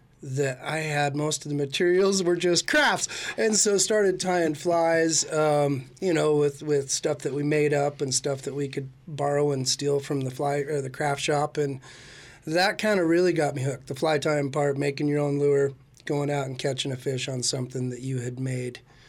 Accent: Idaho Falls, Idaho, United States; You know, I grew up here in southeastern Idaho, way up north in Idaho Falls, and then moved to Pocatello to go to school in 91.

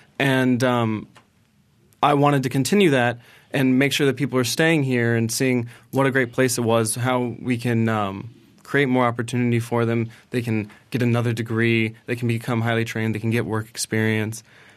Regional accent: Florida, United States; born there; I was born in Florida. Unfortunately, my mom became a single mom, and I bounced around the country, moved 16, 17 times, and found my way back for college to Florida State

